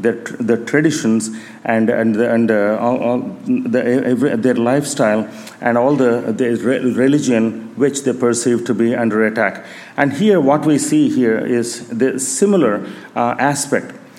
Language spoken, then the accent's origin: English; India; growing up in India, India is, as you know, is a very religious nation